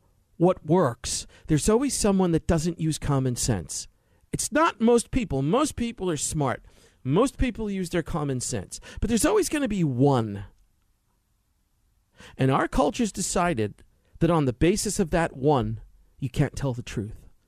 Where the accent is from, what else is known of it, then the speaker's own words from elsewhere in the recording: New York, United States; believe me, I'm Italian from New York. We know how to eat, man.